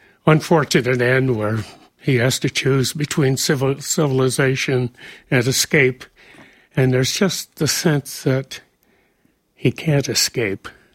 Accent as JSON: {"language": "English", "region": "Ohio", "country": "United States", "tie": "born or raised there", "said": "I grew up on the Black River in Ohio, and my brother and two other guys and I built a raft."}